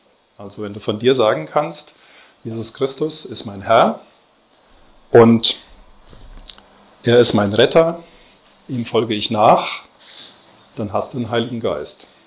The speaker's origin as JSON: {"language": "German", "region": "Westerwald", "country": "Germany", "tie": "born or raised there", "said": "Ich habe mit 7 Jahren in der Kinderstunde, in der klassischen Zeltevangelisation, in meinem Heimatort im Westerwald, mein Leben Jesus übergeben. Seitdem ist er mein Herr und Retter."}